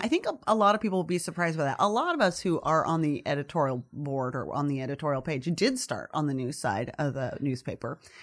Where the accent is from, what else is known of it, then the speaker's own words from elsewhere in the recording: Oregon, United States; that was not the Oregon I grew up in. I grew up out toward the coast in a logging community. So it was a farming and logging community.